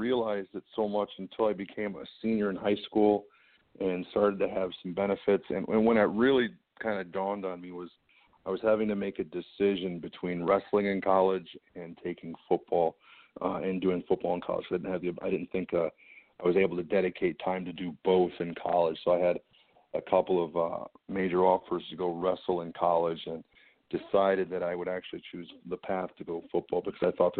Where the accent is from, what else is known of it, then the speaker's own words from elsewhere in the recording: Milwaukee, Wisconsin, United States; Well, I'm kind of from all over. I grew up really in the Milwaukee, Wisconsin area.